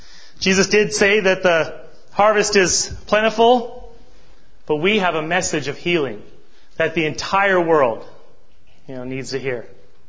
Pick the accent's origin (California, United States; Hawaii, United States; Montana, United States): Montana, United States; I'm from Montana. It blows my mind.